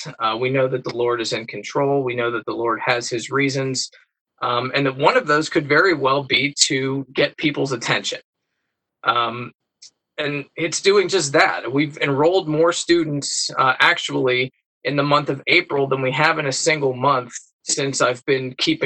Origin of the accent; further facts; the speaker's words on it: Pittsburgh, Pennsylvania, United States; I'm from Pittsburgh, Pennsylvania.